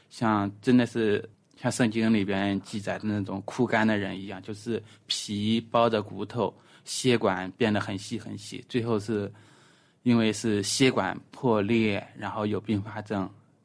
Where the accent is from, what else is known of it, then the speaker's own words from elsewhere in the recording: Henan, China; 我呢是来自于中国，然后在河南的一个农村里长大的。